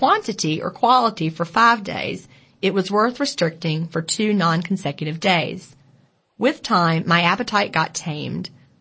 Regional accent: Egypt; from Egypt. I am 53, but I was only 29 after having my first child back in 1992 when I had to travel to France with my husband for 2 years.

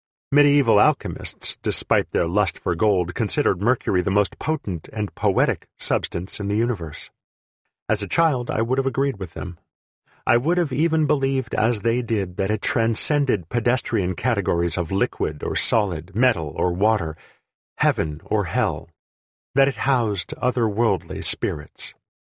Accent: Great Plains, United States; I'm from the Great Plains and had learned in history class that Lewis and Clark had trekked through South Dakota

